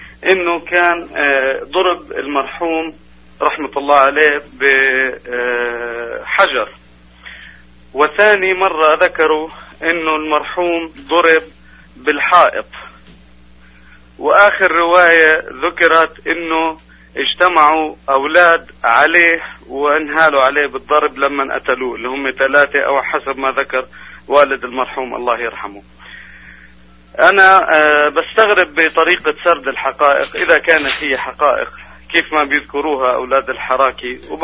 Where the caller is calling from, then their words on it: Riyadh, Riyadh Province, Saudi Arabia; أيوة شكرا، أنا بتكلم من السعودية